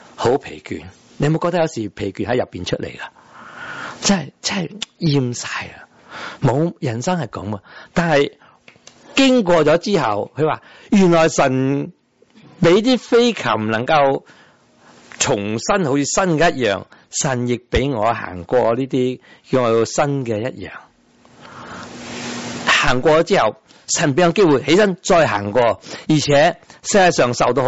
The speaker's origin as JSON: {"language": "Cantonese", "region": "Guangdong", "country": "China", "said": "这个唔系好唔系我哋广东人唔好成日谂食嘢啊"}